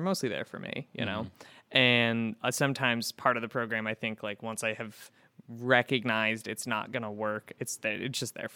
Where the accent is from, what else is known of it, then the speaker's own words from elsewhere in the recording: West Coast, United States; moved away as an adult; also born or lived in Florida; now in Syracuse, United States; I'm not from here, and I grew up on the West Coast, and when I moved to the East Coast, I moved to Florida when I was 19, my family was like, we're right behind you.